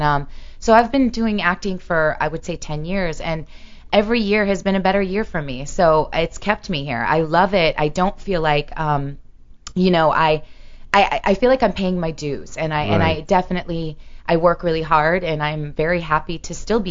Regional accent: Missouri, United States; moved away; Yeah, the show me state. Go ahead, Sam, make a joke. I got it pretty bad when I first moved here. I needed to get rid of those license plates immediately.

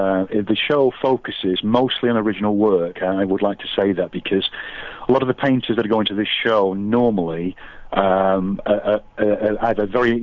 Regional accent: England, United Kingdom; accent: English; now in Las Vegas, United States; Although you probably spotted the clue from my accent, sort of by way of England.

